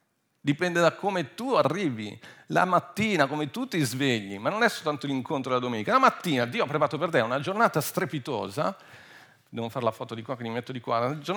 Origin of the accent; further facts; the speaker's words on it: United Kingdom; Italian is a second language; E io sono inglese, non so tutti i termini italiani.